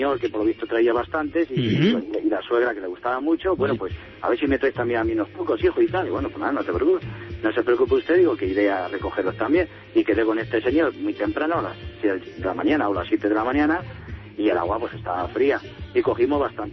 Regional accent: Valdemoro, Community of Madrid, Spain; Sí, en principio te diría que soy de Valdemoro.

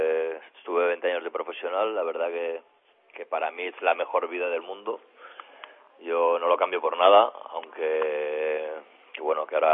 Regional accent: Badalona, Catalonia, Spain; now in Fuenlabrada, Spain; llevo mucho tiempo aquí y casi la mayoría del tiempo desde que salí de Badalona lo he pasado aquí en Fuenlabrada

